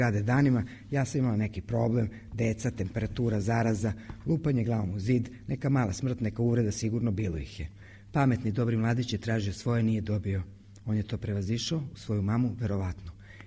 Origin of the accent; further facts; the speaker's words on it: Belgrade, Serbia; odrasla sam na Novom Beogradu, onda sam otišla na Đeram pijacu pa sam se opet vratila na Novi Beograd, vrlo verovatno ću tu ostati do samog kraja.